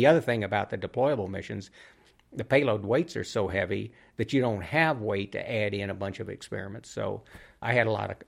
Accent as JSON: {"language": "English", "town": "Albuquerque", "region": "New Mexico", "country": "United States", "tie": "born or raised there", "said": "So I didn't get to see my hometown here in Albuquerque, where I grew up, on that mission."}